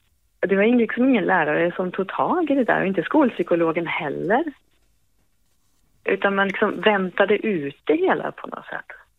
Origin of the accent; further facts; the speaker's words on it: Sweden; now in Germany; jag är ju svensk som bor i Tyskland. Och jag kommer aldrig att bli tysk. Jag kommer alltid att bli svensk i mitt hjärta.